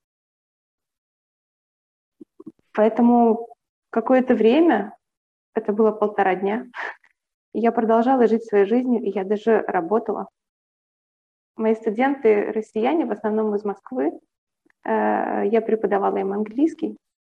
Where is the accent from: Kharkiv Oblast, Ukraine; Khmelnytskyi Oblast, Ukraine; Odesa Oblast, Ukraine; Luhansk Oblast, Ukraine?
Kharkiv Oblast, Ukraine; Kharkiv; мне 32 года. Родилась я в Харькове, жила там до какого-то времени, потом уехала. И последнее время я жила в Харькове пару лет